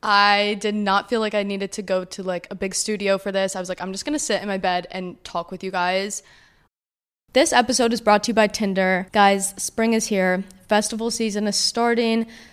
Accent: New Jersey, United States; I consider myself a normal girl. I'm from New Jersey.

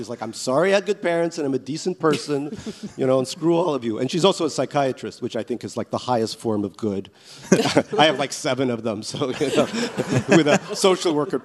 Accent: Ellenville, New York, United States; English is a second language; when I was growing up in America, I didn't speak English real good. But we had, and kids always bullied me for being a Soviet kid.

